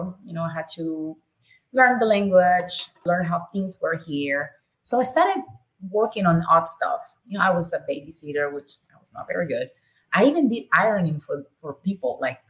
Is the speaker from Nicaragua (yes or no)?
yes; Nicaragua; moved away as an adult; Born and raised in Nicaragua. I'm very proud of my country, so I always bring it up.